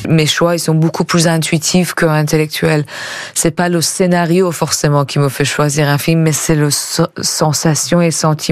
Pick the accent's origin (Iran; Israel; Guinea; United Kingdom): Iran; Vous voyez, quand on vient d'Iran, les gens ont envie de savoir et nous on est obligés d'expliquer.